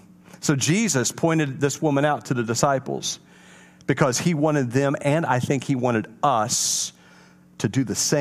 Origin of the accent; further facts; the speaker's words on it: Indiana, United States; I grew up in Indiana, and basketball was everything.